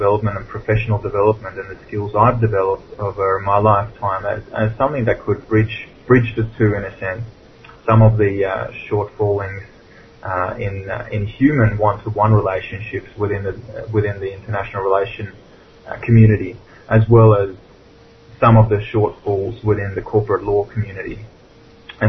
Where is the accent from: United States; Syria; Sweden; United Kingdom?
Sweden; as I grew up in Sweden